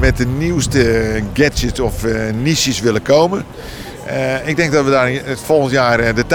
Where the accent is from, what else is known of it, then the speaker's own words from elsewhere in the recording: Netherlands; Nou, wij zijn Nederlanders, vinden we het altijd mooi, wat kost iets?